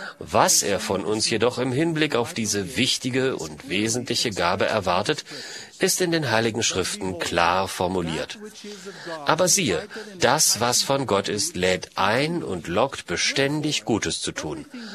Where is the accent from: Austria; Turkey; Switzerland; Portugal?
Portugal; In meinem Heimatland Portugal zum Beispiel benutzten Seefahrer im Zeitalter der Entdeckungen im 15. Jahrhundert